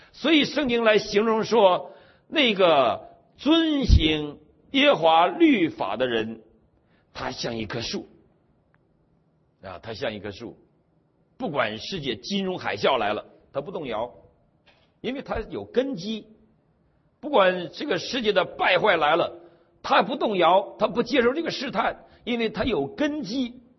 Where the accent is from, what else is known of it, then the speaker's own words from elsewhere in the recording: Shijiazhuang, Hebei, China; 我老家在我家里家乡在石家庄住了好多年啊